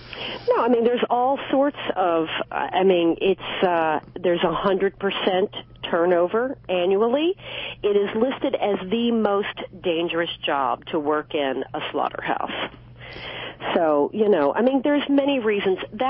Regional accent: the South, United States; I grew up in the South, and I came from a very Christian family

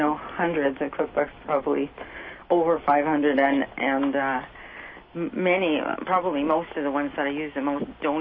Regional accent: California, United States; Although I grew up in California, it was a little bit more variety than, say, the Midwest at that time.

